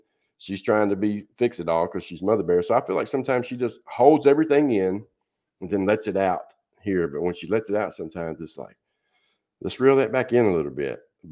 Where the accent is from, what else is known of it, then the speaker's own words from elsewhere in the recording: Nashville, Tennessee, United States; And I'm from Nashville. And in case you don't know, it is horrible here now when it comes to traffic, man.